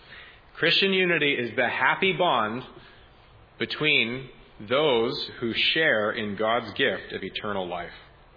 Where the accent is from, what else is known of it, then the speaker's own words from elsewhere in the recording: Canada; the United Church of Canada, which is one of the churches in my home country